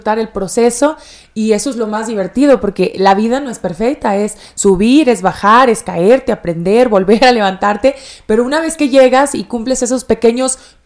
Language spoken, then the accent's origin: Spanish; San Luis Potosí, Mexico; yo soy de provincia, yo sí. Soy de San Luis Potosí, entonces traía ya muchos acuerdos, ¿no?